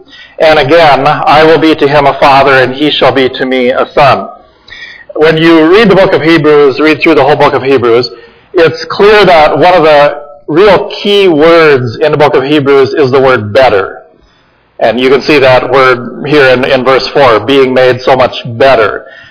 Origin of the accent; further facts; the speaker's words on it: Wisconsin, United States; If you don't all know, I'm from Wisconsin, Badgers fan, Packers fan.